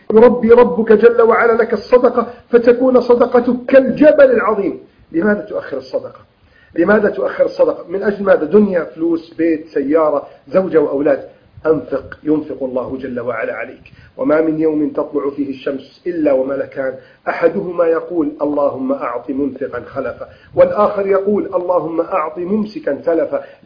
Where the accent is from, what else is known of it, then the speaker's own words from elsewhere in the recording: Egypt; بلدنا مصر